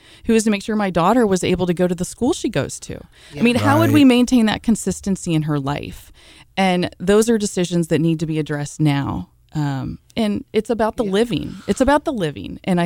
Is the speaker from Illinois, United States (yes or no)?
no; California, United States; So, you know, I grew up in the Bay Area, and then I did my undergrad up at Chico State, beautiful Butte County, the 530.